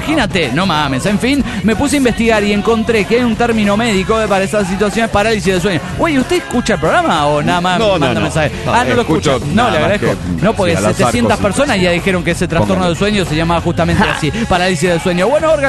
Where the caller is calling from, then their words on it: Córdoba, Argentina; de Córdoba, Argentina.